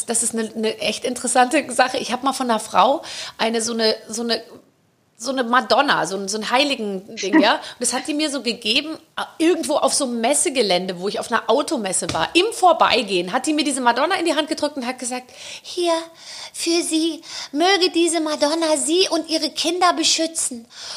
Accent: Gröbenzell, Bavaria, Germany; Ich komme aus Gröbenzell.

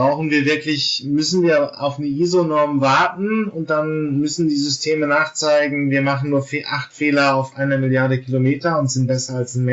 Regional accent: Germany; Aber da muss ich jetzt natürlich als Deutscher dann wirklich immer noch dieses Standardargument bringen.

